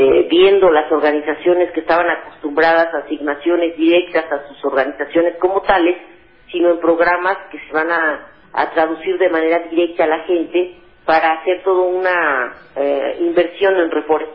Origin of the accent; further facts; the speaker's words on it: Mexico City, Mexico; yo soy de la Ciudad de México.